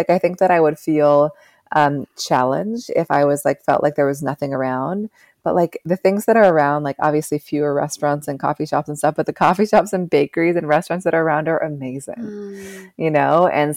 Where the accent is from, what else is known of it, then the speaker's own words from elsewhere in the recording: West Coast, United States; now in New York, United States; And I'm from the West Coast. I love the West Coast. I will forever love the West Coast.